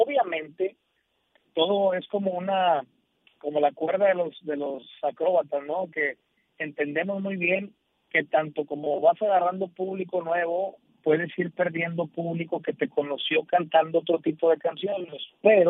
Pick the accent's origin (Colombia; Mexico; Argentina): Mexico; Monterrey, Nuevo León; Monterrey, mi ciudad natal, es conocida por grupos norteños